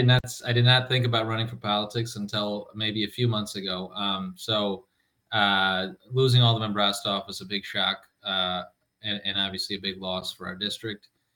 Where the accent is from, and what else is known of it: Milwaukee, Wisconsin, United States; born or raised there